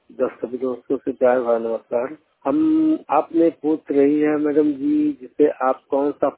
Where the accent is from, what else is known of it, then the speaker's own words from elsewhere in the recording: Basti, Uttar Pradesh, India; 100% blind, जिला बस्ती के रहने वाला हूँ, यूपी उत्तर प्रदेश